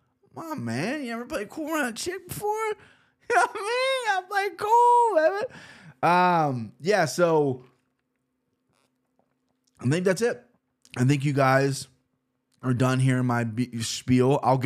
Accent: Cincinnati, Ohio, United States; I'm from Cincinnati, and we have so many Greek people.

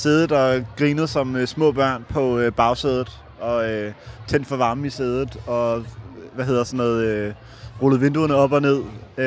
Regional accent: Copenhagen, Capital Region of Denmark, Denmark; Jeg er vokset op på Østerbro, ikke så langt herfra.

